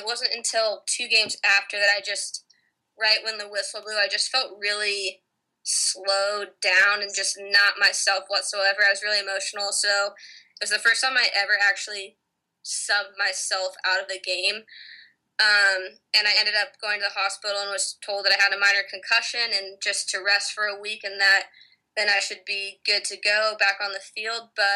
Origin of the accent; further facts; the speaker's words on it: Portland, Oregon, United States; Yeah, I mean, growing up in Portland, going to University of Portland, that was always a dream of mine.